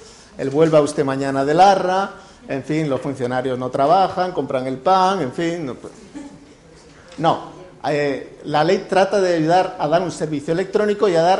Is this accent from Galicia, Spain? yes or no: yes; A Coruña, Galicia, Spain; born there; aunque tengo apellido catalán, yo nací en La Coruña. Son cosas del destino.